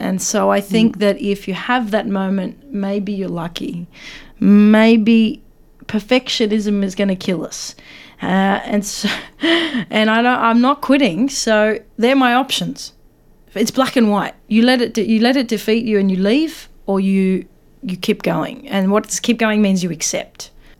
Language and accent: English; Australia; I was like, oh, no, I'm from Australia, Greek Australia.